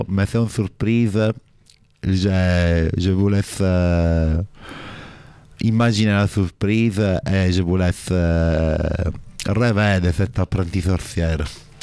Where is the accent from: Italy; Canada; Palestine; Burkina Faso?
Italy; French is a second language; now in France; moi je suis italien, donc en tant qu'étranger, je n'ai pas le droit de voter.